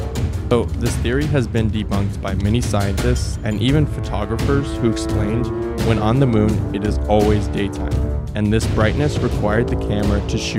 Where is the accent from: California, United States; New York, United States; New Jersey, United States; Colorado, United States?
Colorado, United States; Being someone that was born and raised in Colorado, it is always fun to hear what people not from Colorado have to say about DIA.